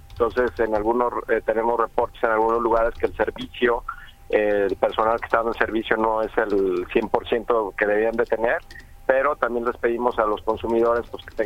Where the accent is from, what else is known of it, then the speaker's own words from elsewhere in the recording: Jalisco, Mexico; Es el gran reto que tenemos como mexicanos, como jaliscienses, que la gente salga a votar.